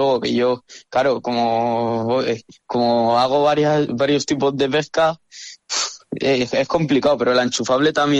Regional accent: Teruel, Aragon, Spain; yo soy de Teruel y al final por aquí tengo que ir a pescar a los pantanos, al río Ebro

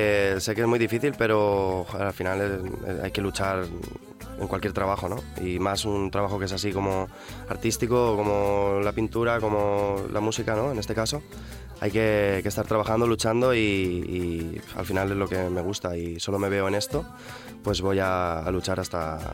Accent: Valencian Community, Spain; Soy valenciano, más o menos, al final.

